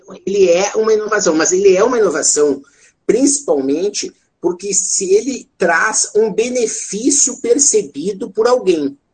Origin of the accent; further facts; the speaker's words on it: Rio Grande do Sul, Brazil; accent: gaúcho; moved away as an adult; now in São Paulo, Brazil; vocês vão ver pelo meu sotaque que eu sou gaúcho. Né? Depois, no ano 2000, vim para São Paulo. E depois fui para Brasília, voltei para São Paulo